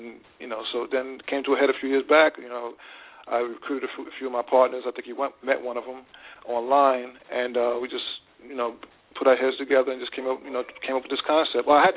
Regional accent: New York City, New York, United States; you know, I'm from the East Coast, from New York City

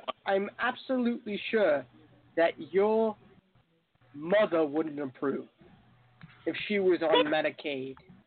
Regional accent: United Kingdom; Two, I'm not a Kentuckian. I'm a Brit.

